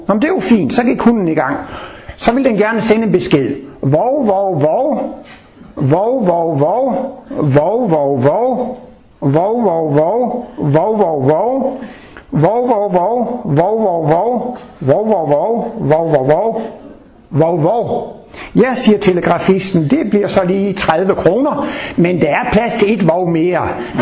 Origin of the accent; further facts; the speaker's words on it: Jutland, Denmark; now in Sweden; 65 år, men jeg føler mig som en 85-årig. Men som sagt, så er jeg jo fra Jylland, og jeg har nogle gange sagt til svenskerne, jeg er jyde.